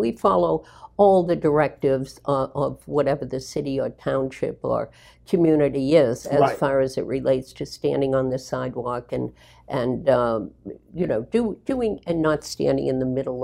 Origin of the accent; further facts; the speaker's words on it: Boston, Massachusetts, United States; and yes, I'm from Boston, marker.